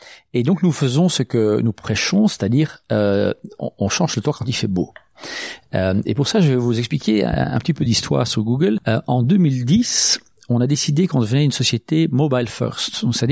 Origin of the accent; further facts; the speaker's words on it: Belgium; en tant que Belge